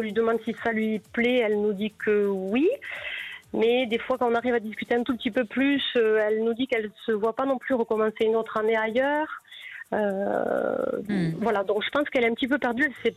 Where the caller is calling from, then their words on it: Toulouse, Occitanie, France; De Toulouse.